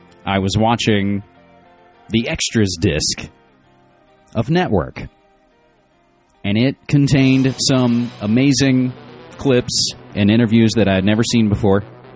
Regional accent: West Virginia, United States; West Virginia being my home state.

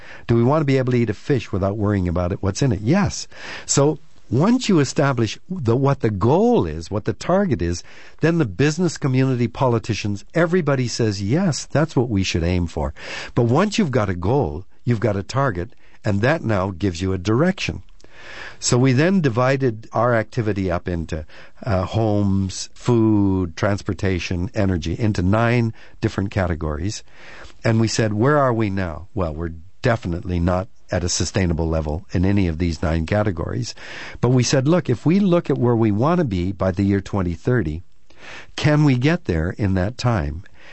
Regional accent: Canada; also born or lived in United States; I can't tell you how painful that was to me as a Canadian, especially because I lived in the States for 8 years

